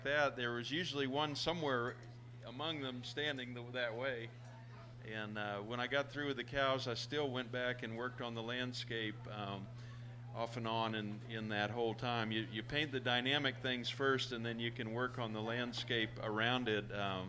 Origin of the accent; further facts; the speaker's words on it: Florida, United States; I'm from Indian River County, and so you would say in cattle ranching terms, South Florida.